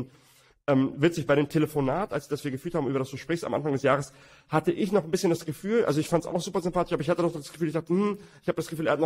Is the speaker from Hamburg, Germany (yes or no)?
yes; Hamburg, Germany; wir kommen beide aus Hamburg